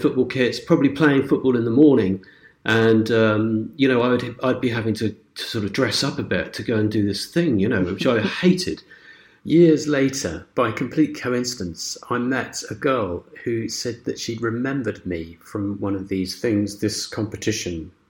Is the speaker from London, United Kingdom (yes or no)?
no; Whitstable, South East England, United Kingdom; I grew up in Whitstable. I think that was a good place to grow up because a lot of people were very into music.